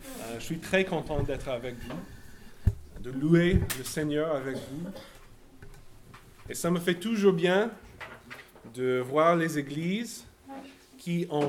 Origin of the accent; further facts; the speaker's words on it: Texas, United States; now in France; Je viens des États-Unis, de Texas, en fait. Et ça fait que 3 ans que je suis ici en France. J'habite ici avec ma famille dans la région parisienne.